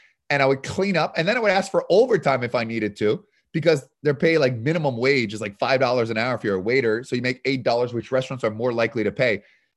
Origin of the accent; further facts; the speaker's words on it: Canada; now in United States; I moved from Canada, the United States with nothing. I'm appreciative. If it wasn't for America, I wouldn't be where I am here today. So I appreciate to where I am from Canada, where I was born.